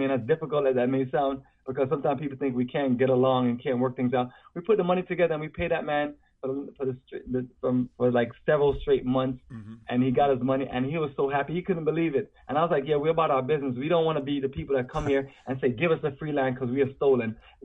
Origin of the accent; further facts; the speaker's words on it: Jamaica; When I was growing up in Jamaica, we didn't have certain things